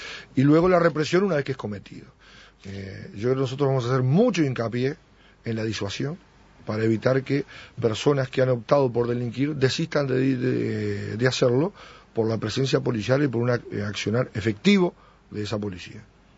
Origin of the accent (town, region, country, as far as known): Uruguay